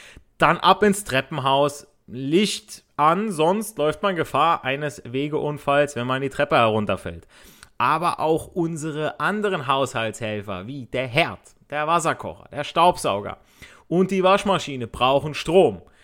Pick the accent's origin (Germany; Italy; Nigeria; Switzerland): Italy; so ich als Italiener